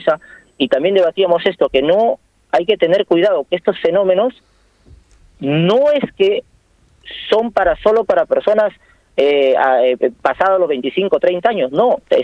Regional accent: Peru; digo hemos agarrado porque de una u otra manera soy peruano

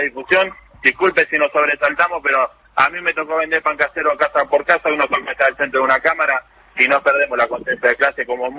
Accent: Villa Corina, Buenos Aires, Argentina; yo me crié en Villa Corina

